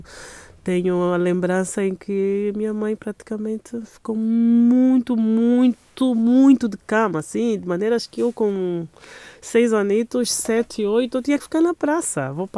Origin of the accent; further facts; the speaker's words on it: Lubango, Huíla, Angola; also born or lived in Huambo; Mas cresci na cidade de Lubango, na província da Huila.